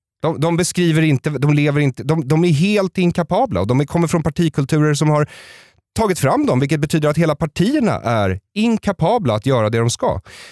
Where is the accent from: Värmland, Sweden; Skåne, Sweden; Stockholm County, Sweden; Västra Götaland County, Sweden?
Stockholm County, Sweden; Bergshamra; jag växte upp i Bergshamra utanför Stockholm. Och när jag föddes i Bergshamra, norra Bergshamra